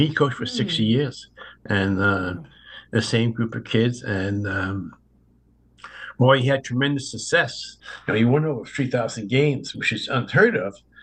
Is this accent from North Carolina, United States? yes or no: no; New York, United States; I grew up on Long Island, but I went to school in Queens with a bunch of my friends.